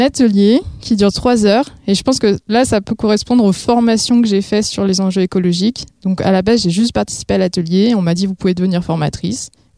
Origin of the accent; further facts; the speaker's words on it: Saint-Étienne, Auvergne-Rhône-Alpes, France; J'ai 32 ans, je suis originaire de Saint-Étienne et là, j'habite la vallée de l'Ondaine, donc pas loin.